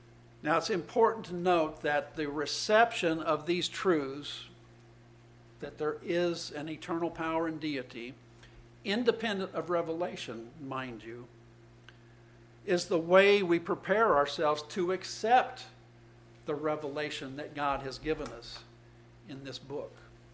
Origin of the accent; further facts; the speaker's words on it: Indianapolis, Indiana, United States; born there; I'm so thankful that I was born in Indianapolis, Indiana in the year 1951, because I was born into the lap of luxury here in the United States of America.